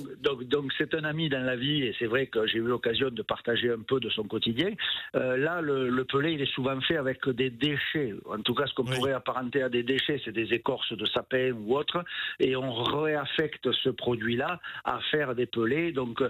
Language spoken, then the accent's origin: French; Occitanie, France; chez nous, dans le Tarn, on commence à mettre du pin maritime